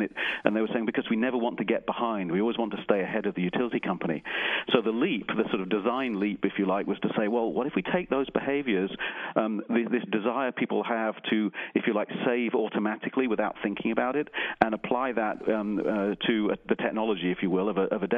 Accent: United Kingdom; now in United States; having moved from my home country, the UK, to America

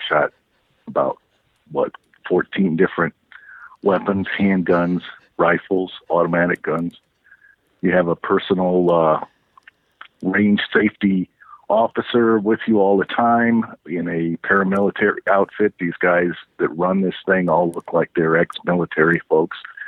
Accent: Alabama, United States; I'm here with Christy and our near friend. We're from Alabama, and it's nearly the last day of our trip.

